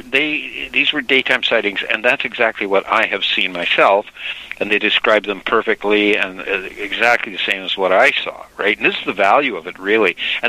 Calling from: British Columbia, Canada; from British Columbia.

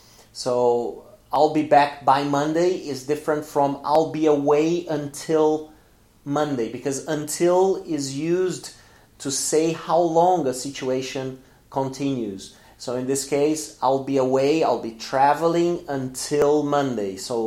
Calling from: Porto Alegre, Rio Grande do Sul, Brazil; English is a second language; I'm speaking from Porto Alegre in the south of Brazil. Very, very hot here in the south of Brazil today, by the way.

